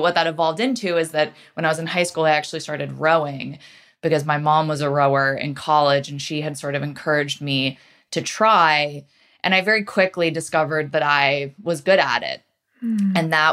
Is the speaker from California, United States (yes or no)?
no; New Canaan, Connecticut, United States; I grew up in Connecticut in a suburb called New Canaan, which is about 45 minutes outside New York City.